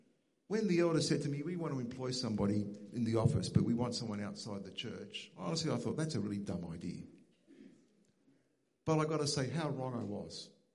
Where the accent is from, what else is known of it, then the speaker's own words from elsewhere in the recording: Australia; as an Australian, as a realist, I'm pretty cynical about our politicians.